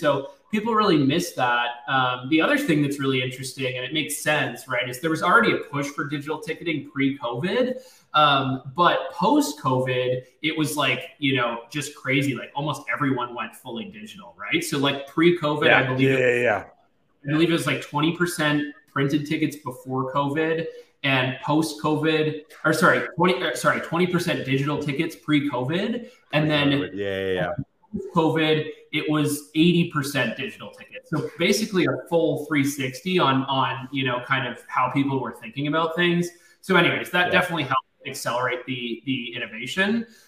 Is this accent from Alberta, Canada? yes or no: no; Toronto, Ontario, Canada; now in United States; Born and raised in Toronto originally, so I'm a Canadian.